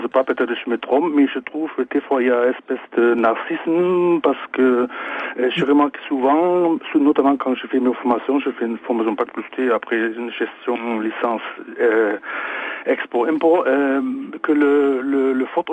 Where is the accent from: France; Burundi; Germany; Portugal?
Germany; French is a second language; Non, je suis allemand.